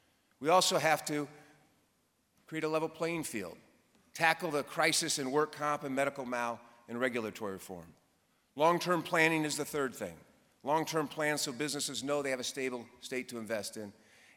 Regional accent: Bloomington, Illinois, United States; I'm from Bloomington, Illinois, a graduate of Central Catholic High School and then Illinois Wesleyan University

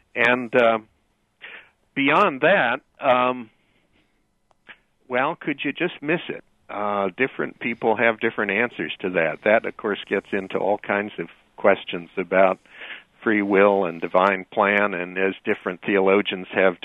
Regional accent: Peoria, Illinois, United States; I grew up in Peoria, in Illinois, and so I've, over nearly 40 years now, gotten to know the road that goes through Champaign between Crawfordsville and Peoria pretty well.

